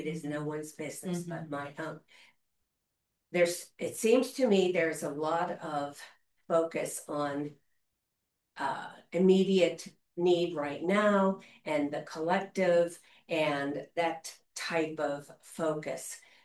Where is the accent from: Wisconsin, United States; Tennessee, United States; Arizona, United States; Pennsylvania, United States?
Pennsylvania, United States; Ernest; I'm from Ernest. I'm born and raised here in Indiana County.